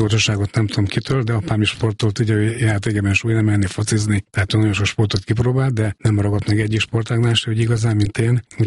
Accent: Miskolc, Borsod-Abaúj-Zemplén, Hungary; born there; Miskolcon születtem 1965-ben

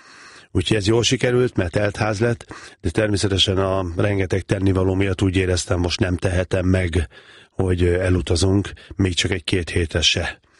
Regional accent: Gyula, Békés, Hungary; Állítólag én 3 éves korom előtt, a Gyulán, ahol én felnőttem

